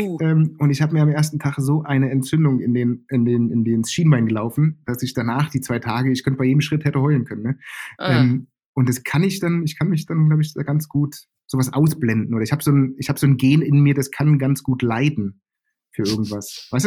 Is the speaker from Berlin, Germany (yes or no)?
yes; Berlin, Germany; Groß geworden bin ich im Westen von Berlin